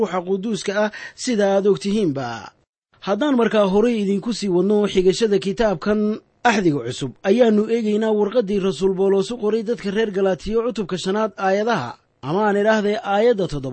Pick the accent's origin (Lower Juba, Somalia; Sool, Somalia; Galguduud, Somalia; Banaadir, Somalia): Banaadir, Somalia; Mogadishu; Waxaana aan ku soo koray anigu magaalada Muqdisho oo Buursaliidka, aad iyo aad baan u jeclaa.